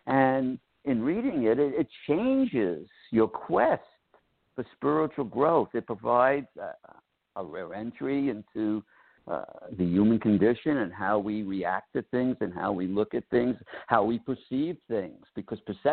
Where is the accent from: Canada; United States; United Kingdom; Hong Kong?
United States; Brooklyn, New York; I come from Brooklyn, New York. I grew up a different whole lifestyle.